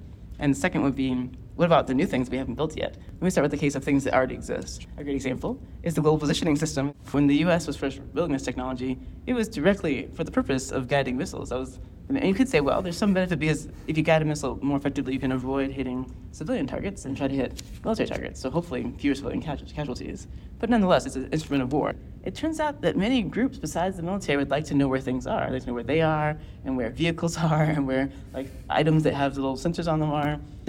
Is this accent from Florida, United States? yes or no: yes; Orlando, Florida, United States; I grew up in Orlando, Florida, and we had opportunities to basically see what NASA was doing from the point of view of launching from Kennedy Space Center.